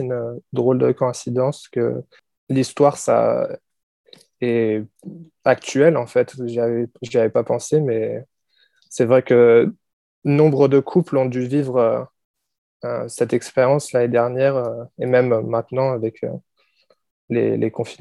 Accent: Lyon, Auvergne-Rhône-Alpes, France; now in Melbourne, Australia; je viens de Lyon, en France. J'ai déménagé à Melbourne en 2017 et j'y suis depuis. Je suis retourné en France un peu l'année dernière, mais je suis resté à Melbourne depuis 2017, globalement.

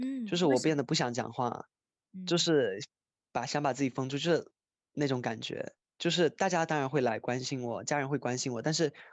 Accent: Fujian, China; now in Melbourne, Australia; 我从福建来的嘛，然后我来澳大利亚的话现在应该已经2年然后多一点这样。

